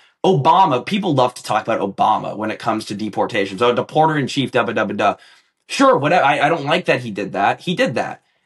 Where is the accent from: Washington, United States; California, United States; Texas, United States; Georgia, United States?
California, United States; Los Angeles; I'm from Los Angeles. I've seen this